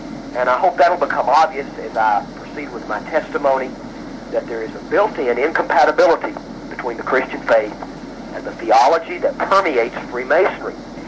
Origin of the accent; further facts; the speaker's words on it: Tennessee, United States; came back to Tennessee, which is my home state.